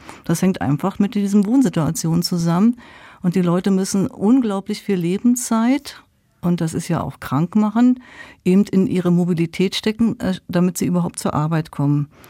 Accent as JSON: {"language": "German", "region": "Berlin", "country": "Germany", "moved": "yes", "lives_now": "Stuttgart, Germany", "said": "Also ich komme ja aus der Stadt. Ich bin 2011 nach Stuttgart übergesiedelt."}